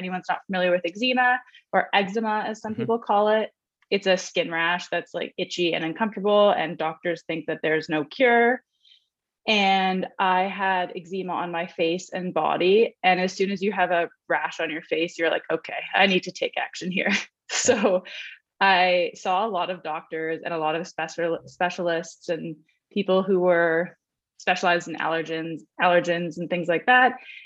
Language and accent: English; Nanaimo, British Columbia, Canada; I grew up in Nanaimo and we grew up skiing Mount Washington.